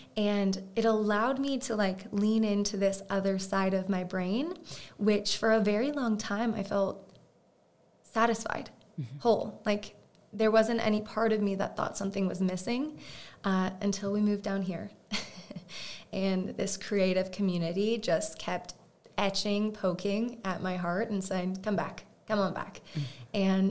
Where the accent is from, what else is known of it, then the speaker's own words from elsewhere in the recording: Florida, United States; Yeah, so I grew up in South Florida